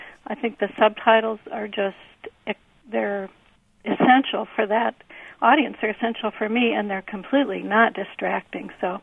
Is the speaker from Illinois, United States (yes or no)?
yes; Watseka, Illinois, United States; now in Urbana, United States; I grew up in Watsika, so it's been very exciting for me to have this happen in my little hometown.